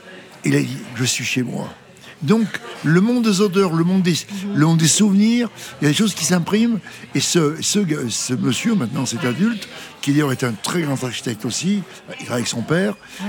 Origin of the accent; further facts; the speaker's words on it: France; Je suis français.